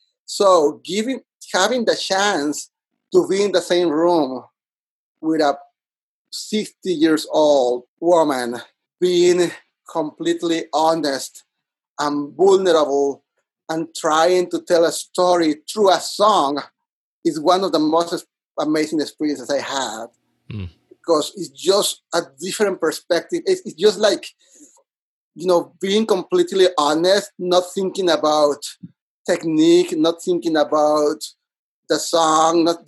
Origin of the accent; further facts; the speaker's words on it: Monterrey, Nuevo León, Mexico; In Mexico and in my hometown city, I'm originally from Monterrey, Mexico. It's a city in the north of Mexico. Actually, it's 4 hours driving from Texas. It's not that far from the border.